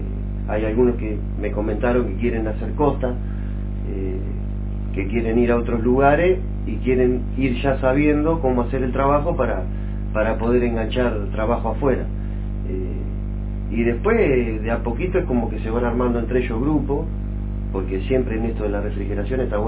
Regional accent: Lobos, Buenos Aires Province, Argentina; tengo 42 años y soy nacido y criado acá en Lobo

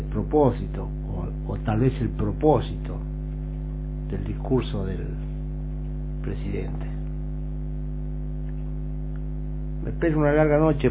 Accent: Clorinda, Formosa, Argentina; born there; el escuadrón de Clorinda, provincia de Formosa, donde yo nací.

